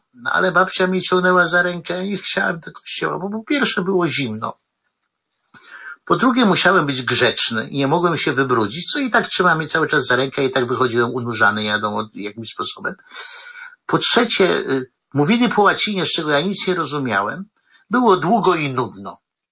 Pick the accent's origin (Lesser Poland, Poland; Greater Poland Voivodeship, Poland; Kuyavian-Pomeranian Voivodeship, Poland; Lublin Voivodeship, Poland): Kuyavian-Pomeranian Voivodeship, Poland; Chełmża; Ja wychowałem się w Chełmży, tam jest przepiękny kościół gotycki, przepiękny, a to było lata 60.